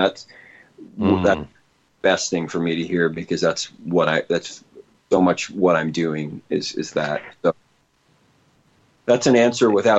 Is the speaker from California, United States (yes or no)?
yes; San Francisco, California, United States; Well, the family, yeah, it was a California upbringing in all of that might imply. I grew up in San Francisco